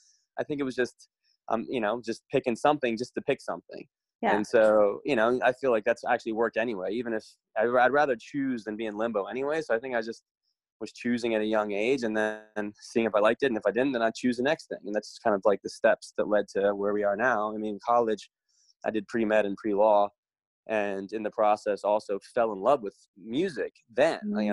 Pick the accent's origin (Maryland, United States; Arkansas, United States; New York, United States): Maryland, United States; So I was in, I grew up in Maryland on the East Coast.